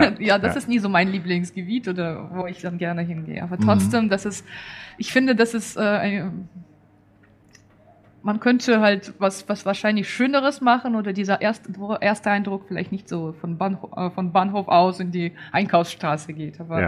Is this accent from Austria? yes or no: no; Saint Petersburg, Russia; now in Dortmund, Germany; weil ich komme aus St. Petersburg, aus Russland und meine Familie lebt noch da.